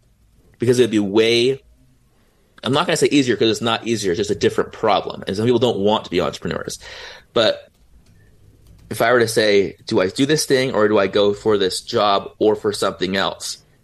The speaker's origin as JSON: {"language": "English", "town": "San Diego", "region": "California", "country": "United States", "said": "I was 16 and I'm from San Diego."}